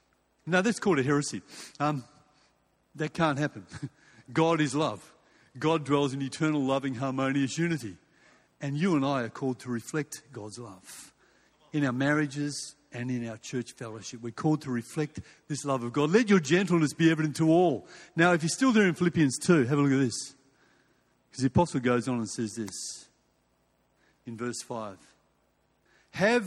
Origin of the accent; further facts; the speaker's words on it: Perth, Western Australia, Australia; So I'm a country boy way back then. And growing up in Perth in the late 60s and the early 70s